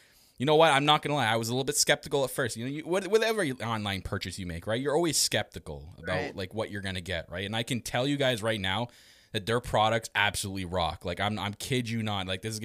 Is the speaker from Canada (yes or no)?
yes; Canada; I'm Canadian and we do everything maple up here.